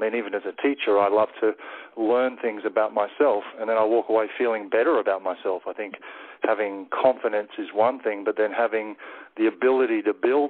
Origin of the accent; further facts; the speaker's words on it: Australia; it's in my home country here of Australia